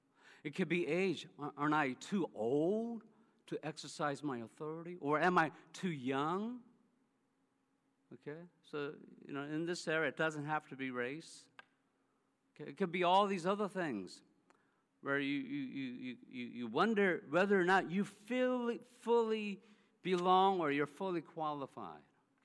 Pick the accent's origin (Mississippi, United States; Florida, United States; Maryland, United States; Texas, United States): Maryland, United States; Bethesda; I said, I'm from Bethesda, across the Potomac River.